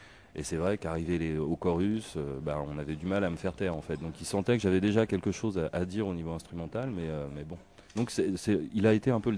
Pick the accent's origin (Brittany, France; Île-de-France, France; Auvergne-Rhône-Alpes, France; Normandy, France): Île-de-France, France; Paris; Bien, je viens de Paris.